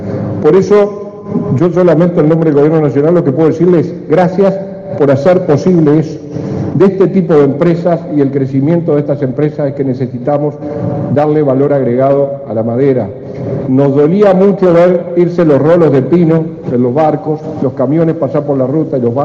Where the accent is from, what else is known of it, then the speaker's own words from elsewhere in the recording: Paysandú, Uruguay; yo soy de Paysandú, así que también soy del Uruguay profundo